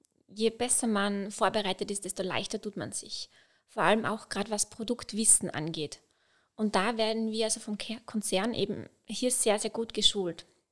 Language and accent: German; Graz, Styria, Austria; wo ich in meiner Heimatstadt in Graz in der Seifenfabrik